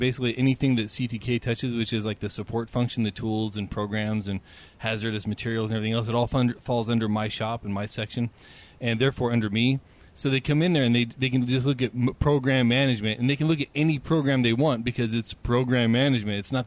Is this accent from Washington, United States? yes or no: no; California, United States; I was the minority where I grew up in California.